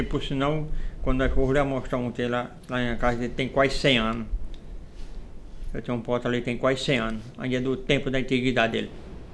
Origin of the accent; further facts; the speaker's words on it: Cachoeirinha, Brazil; now in Massapê, Brazil; Há 31 anos a minha convivência aqui no Massapê. Mas eu nasci e me criei mesmo em Cachoeirinha.